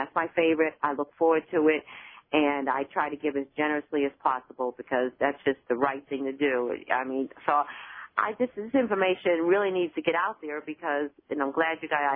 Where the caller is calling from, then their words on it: Tampa, Florida, United States; I'm from Tampa, Florida, and I have a couple of questions.